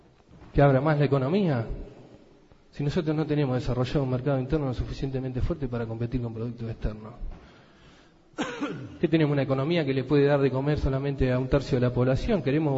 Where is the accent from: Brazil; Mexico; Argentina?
Argentina; como sociedad argentina